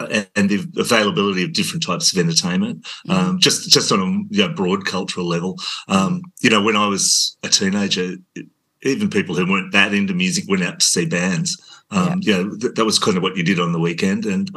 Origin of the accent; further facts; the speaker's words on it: Australia; because I'm Australian, I started thinking, oh, okay, so as an Australian, I could do this maybe. I was like 13.